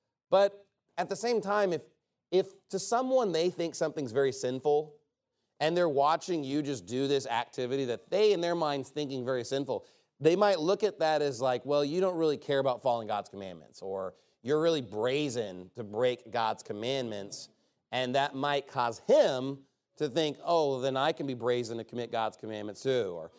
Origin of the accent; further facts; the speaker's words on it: Texas, United States; because I'm a Texan and I love brisket.